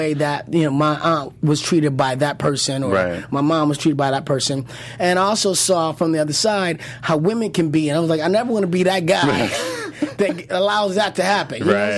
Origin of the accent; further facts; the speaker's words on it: Detroit, Michigan, United States; here I was, this young kid from Detroit